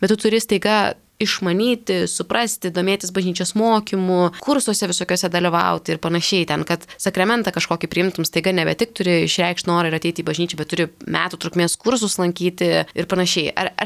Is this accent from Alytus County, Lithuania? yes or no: no; Utena, Utena County, Lithuania; now in Vilnius, Lithuania; kur aš iš Utenos kilus, man atrodo, kad jis yra labiau telkintis, negu tarkim Vilniuje, kur man pačiai irgi atsikrausčius buvo didelis iššūkis rasti parapiją